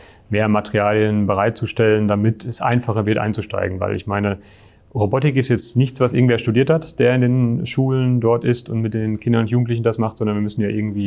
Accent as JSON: {"language": "German", "region": "North Rhine-Westphalia", "country": "Germany", "said": "In der Nähe von Dortmund."}